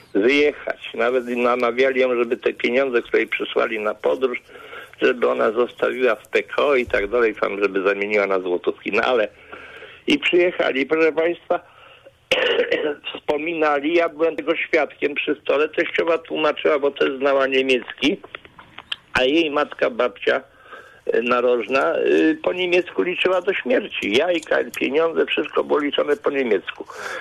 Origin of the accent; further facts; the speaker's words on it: Kuyavian-Pomeranian Voivodeship, Poland; Ja pochodzę z Kujaw